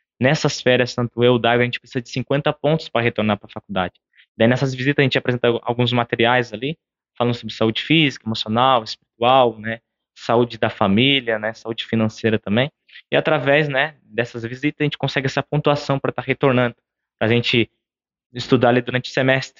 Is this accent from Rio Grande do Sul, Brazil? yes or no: yes; Viamão, Rio Grande do Sul, Brazil; also born or lived in Porto Alegre; Então, como eu sou natural de Porto Alegre ali, cresci na região da Grande Porto Alegre, Viamão.